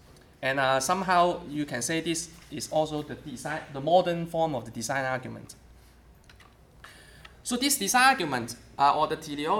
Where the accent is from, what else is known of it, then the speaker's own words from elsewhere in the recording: Hong Kong; I come from Hong Kong.